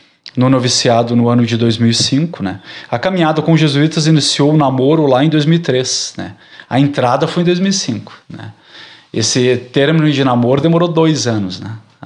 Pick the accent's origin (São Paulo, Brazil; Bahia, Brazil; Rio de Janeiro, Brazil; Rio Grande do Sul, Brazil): Rio Grande do Sul, Brazil; Sapucaia do Sul; also born or lived in Barros Cassal / Porto Alegre; Mas eu menos de um ano minha família foi para Porto Alegre, né? Sapucaia. Eu morei em Porto Alegre cerca de 5 anos, mas a minha criação, a minha adolescência, infância, foi ali em Sapucaia, né? Que é uma cidade dormitório de Porto Alegre.